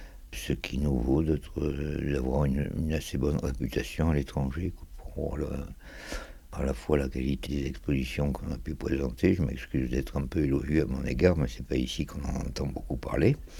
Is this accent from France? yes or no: yes; Marseille, Provence-Alpes-Côte d'Azur, France; Alors pourquoi Marseille ? D'abord parce que je suis marseillais et que je vois pas comment j'aurais pu faire ça ailleurs.